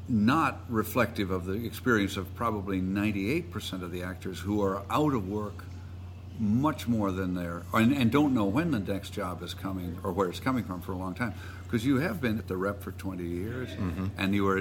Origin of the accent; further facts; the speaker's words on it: Missouri, United States; when I was 5, 6, 7, 8 in Missouri, growing up in Missouri.